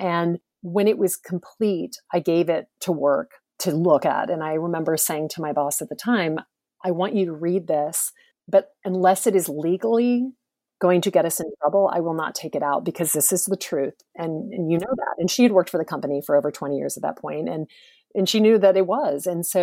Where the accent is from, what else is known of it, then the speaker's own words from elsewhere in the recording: the South, United States; I grew up in the South. My mother is British.